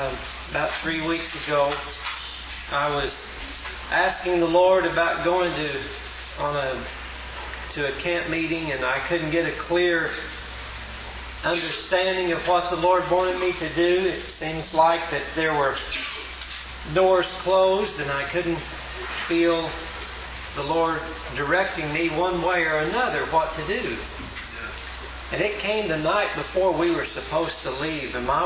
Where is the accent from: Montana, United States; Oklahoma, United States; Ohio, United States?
Oklahoma, United States; St. Paul; I'm from St. Paul, Oklahoma.